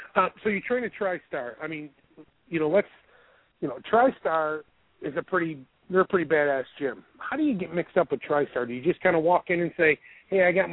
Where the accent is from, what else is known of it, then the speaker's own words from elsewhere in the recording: New York, United States; People, you know, I'm from Central New York